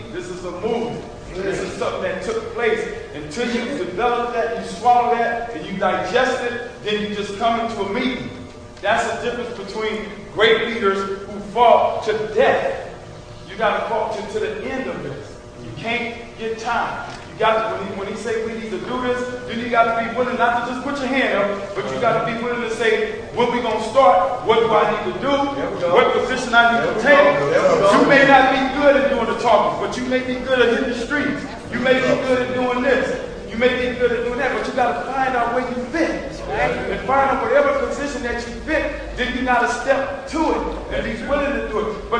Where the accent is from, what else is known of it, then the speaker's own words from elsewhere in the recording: San Francisco, California, United States; I'm from San Francisco